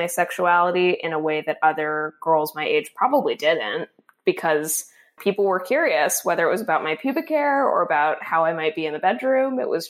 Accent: Florida, United States; But growing up in Florida, I think what was interesting for me is that I, you know, like a lot of redheads, I have pale skin.

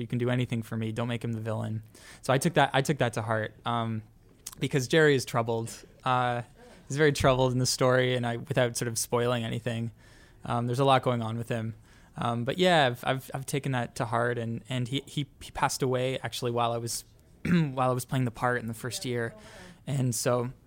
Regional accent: Toronto, Ontario, Canada; Shalina and I have each done pantomimes, and we're each from Canada. We're each from Toronto.

